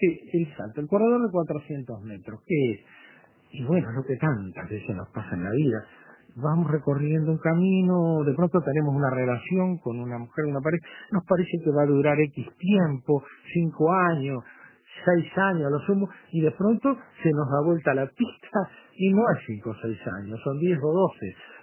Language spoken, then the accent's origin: Spanish; Montevideo, Uruguay; en los hombres jóvenes del interior del país, digo porque yo soy, nací allí, me crié en Montevideo